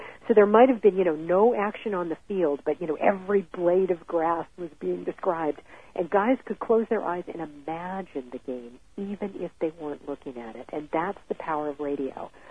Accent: Los Angeles, California, United States; I grew up here in Los Angeles, and I grew up in a very polite family

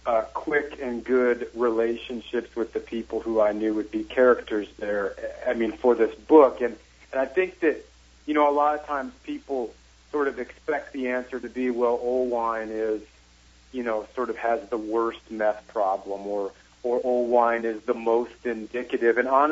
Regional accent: Chesterfield, Missouri, United States; Oh, okay. Well, I grew up in Chesterfield.

